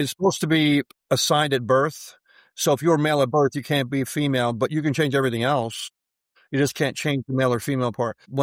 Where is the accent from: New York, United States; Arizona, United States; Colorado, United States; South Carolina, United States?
New York, United States; born there; I was born in New York, just outside New York City